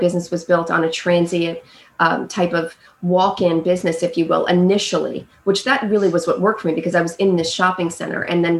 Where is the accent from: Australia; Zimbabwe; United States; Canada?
United States; Scotch Plains, New Jersey; So I grew up in Scotch Plains and then we relocated and I graduated from here.